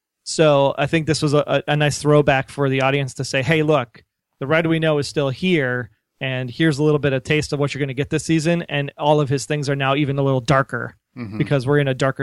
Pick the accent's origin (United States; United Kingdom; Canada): United States; Milwaukee, Wisconsin; they used my hometown of Milwaukee in this episode.